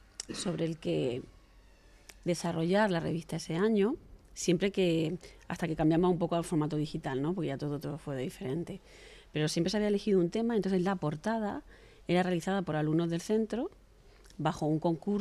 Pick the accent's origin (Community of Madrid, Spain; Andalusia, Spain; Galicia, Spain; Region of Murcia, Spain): Region of Murcia, Spain; Calasparra; Soy de Calasparra y he estudiado en el IES Emilio Pérez Piñero.